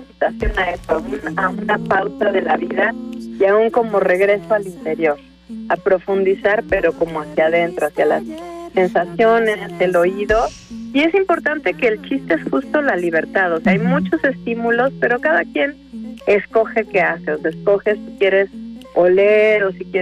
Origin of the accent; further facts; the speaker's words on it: Cuernavaca, Morelos, Mexico; Es realmente como una, pues es bien bonito porque yo soy de Cuernavaca, entonces es muy chido poder como regresar a casa